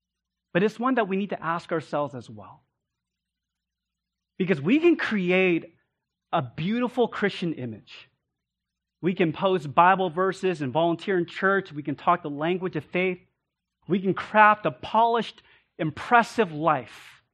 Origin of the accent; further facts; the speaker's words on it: Sacramento, California, United States; I was born and raised in Sacramento, as Pastor Eric mentioned. In high school, our family moved to a new part of the city